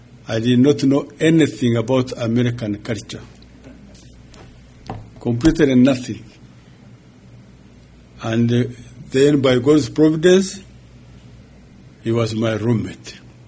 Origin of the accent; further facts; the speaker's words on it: Uganda; I come from Uganda, Africa.